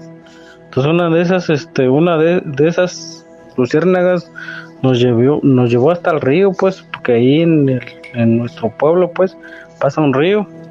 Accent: Mexico City, Mexico; now in United States; Yo aquí estoy radicando en Tennessee, soy de la Ciudad de México, de ahí de por la Magdalena Contreras

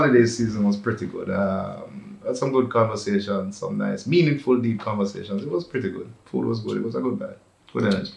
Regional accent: Kingston, Kingston Parish, Jamaica; Me? Kingston.

